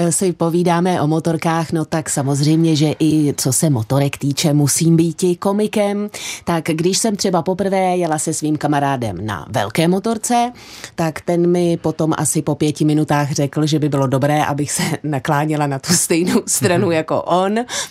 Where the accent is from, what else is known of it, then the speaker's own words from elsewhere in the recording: Sázava, Central Bohemian Region, Czechia; protože u nás na Sázavě jsou velké vzdálenosti všechno do kopce, takže kluci jezdili od 15 na těchto malých motorkách